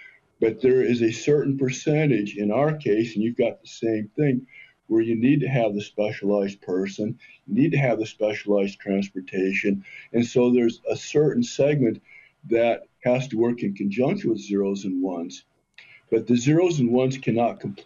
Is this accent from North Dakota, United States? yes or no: no; Colorado, United States; well, I'm from Colorado, so we have a lot of marijuana out here.